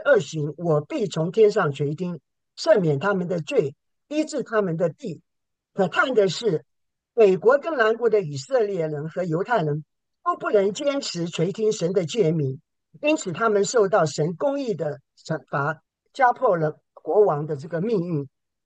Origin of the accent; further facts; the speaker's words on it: Toronto, Ontario, Canada; 我是从加拿大多伦多来的，信主了多年了。